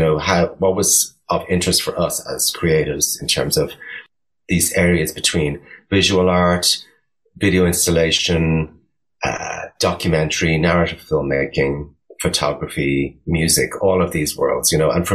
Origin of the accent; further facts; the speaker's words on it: Dublin, Leinster, Ireland; now in Brooklyn, United States; Yeah, so I grew up in Dublin, but ended up, and I'm living in Brooklyn.